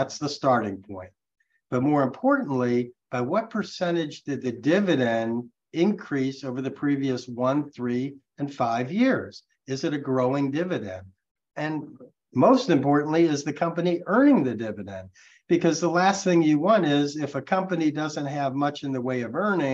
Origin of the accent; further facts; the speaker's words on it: Missouri, United States; Now, I'm originally from Missouri, and that's the show me state.